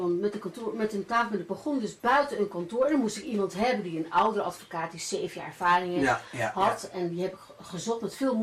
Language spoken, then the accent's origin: Dutch; Amsterdam, North Holland, Netherlands; born there; Ik ben in Amsterdam geboren, ik ben half Spaans.